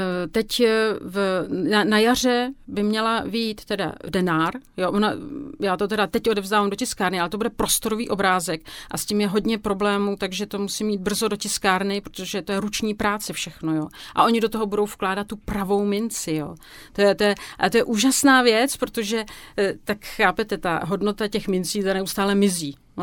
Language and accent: Czech; Poděbrady, Central Bohemian Region, Czechia; now in Prague, Czech Republic; My jsme rodáci z Poděbrad